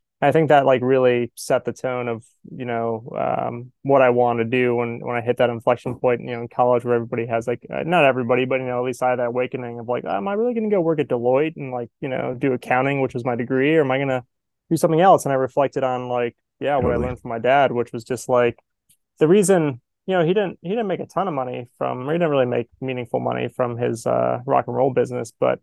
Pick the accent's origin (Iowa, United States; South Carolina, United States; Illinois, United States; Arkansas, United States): Illinois, United States; Chicago; yeah, I grew up in Chicago. My dad was a police officer by day